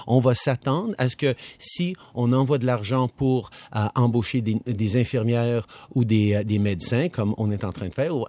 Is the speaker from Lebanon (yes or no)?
no; Quebec, Canada; Je suis Québécois.